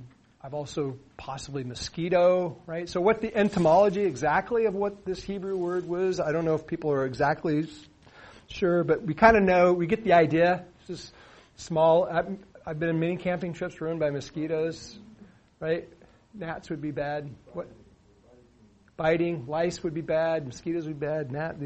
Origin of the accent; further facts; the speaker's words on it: Oregon, United States; I grew up in Central Oregon, and there's a place I used to go fish. Crane Prairie.